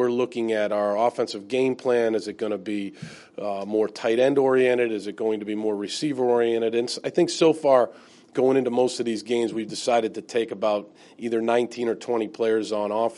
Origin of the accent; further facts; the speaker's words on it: Boston, Massachusetts, United States; when I was growing up, I used to love. I was from Boston. I read the Globe Sports and the Herald Sports every day.